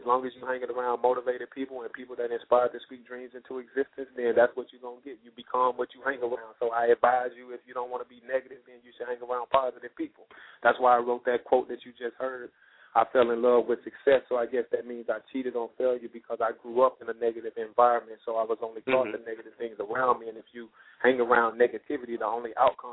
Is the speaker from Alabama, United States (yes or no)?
yes; Alabama, United States; now in California, United States; I'm originally from Alabama. I drove across country from Alabama to California. I spent 63 days in a truck.